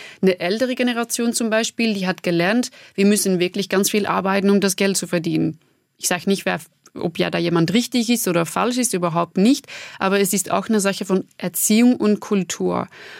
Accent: Flanders, Belgium; accent: Flemish; first language Flemish; German is a second language; now in Germany; Vor allem, also zuerst Flämisch ist meine Muttersprache. Das ist auch ein Dialekt, was ich spreche. Da bin ich auch wirklich sehr stolz drauf.

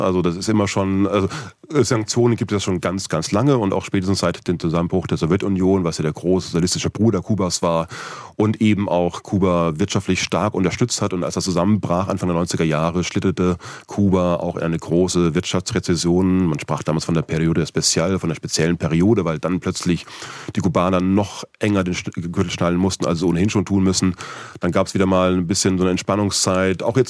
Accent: Schmallenberg, North Rhine-Westphalia, Germany; born there; In Schmallenberg, in Sauerland.

